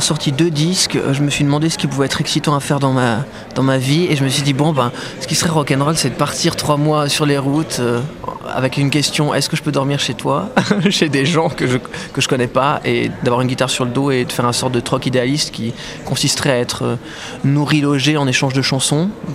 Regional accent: Valais, Switzerland; Donc, je suis valaisan et c'est vrai que souvent, pour définir le lieu où j'habite, je dis que c'est un lieu où j'aime bien revenir

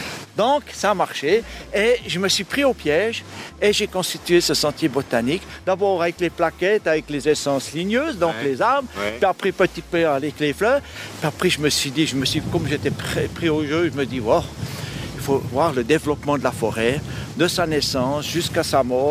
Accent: Bern, Switzerland; Je viens du Vallon de Saint-Imier. Pas si loin, non, j'étais du sud.

